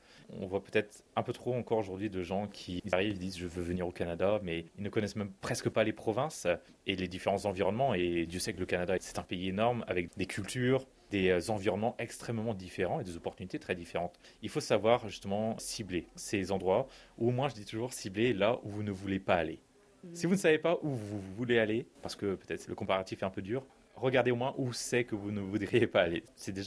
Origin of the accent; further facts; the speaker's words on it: Brittany, France; moved away; Moi, je suis de Bretagne à la base, donc c'est sûr, je ne reviendrai pas à Paris.